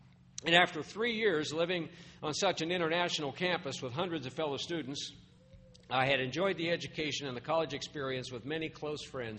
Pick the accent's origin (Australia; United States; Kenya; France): United States; South Dakota; For me, growing up in South Dakota, never having traveled further than Oregon, to the west